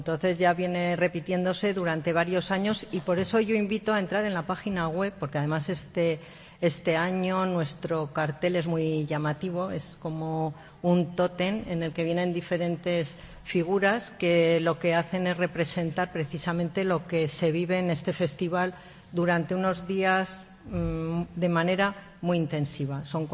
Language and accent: Spanish; La Rioja, Spain; also born or lived in Ávila; nací en Ávila. Sí. Pero sin embargo, bueno, pues desde muy pequeña vine aquí a vivir a La Rioja